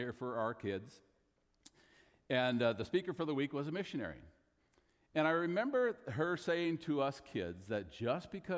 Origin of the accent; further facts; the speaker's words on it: Portland, Oregon, United States; I was born in Portland, Oregon in 1954. Yes, if you're doing math quickly, that's 63 years ago. And we lived in a very small town outside of Portland for a number of years until I went to high school.